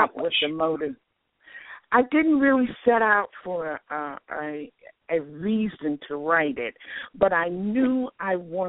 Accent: Maryland, United States; born there; I was born in Talbot County, Maryland

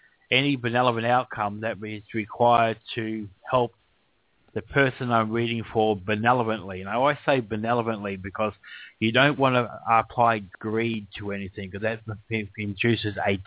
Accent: Australia; I'm an Aussie. Language warning. Please remember that I'm forcing Australians to have a tendency to swear their heads off.

